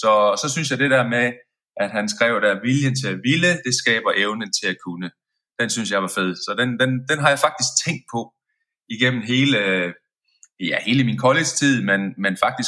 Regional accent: Forvang, Central Denmark Region, Denmark; Forvang. Der er vel kun en 1000 indbyggere i byen. Men jo, jeg kommer fra Forvang.

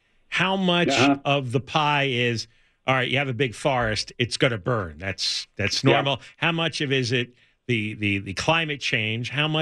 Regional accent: Northeast, United States; And, you know, I grew up there in the Northeast.

